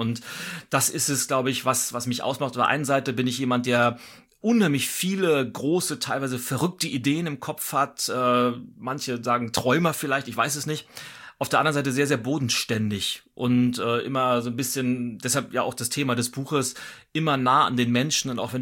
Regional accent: Schleswig-Holstein, Germany; now in Berlin, Germany; ich bin 43 Jahre alt. Ich bin gebürtig nordisch bei Nature, bin in Lübeck geboren, lebe aber seit über 20 Jahren in Berlin. Also Berlin ist mein Zuhause und Schleswig-Holstein ist so meine Heimat.

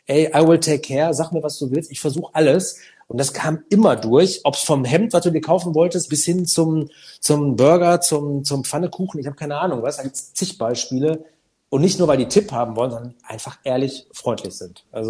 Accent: Germany; dann bin ich lieber oberflächlich als gar nicht freundlich, wie wir manchmal auch sein können als Deutsche.

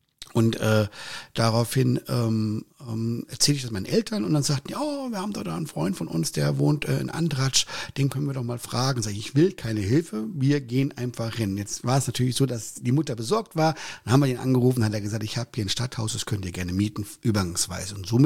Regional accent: Hesse, Germany; Ich bin Hesse.

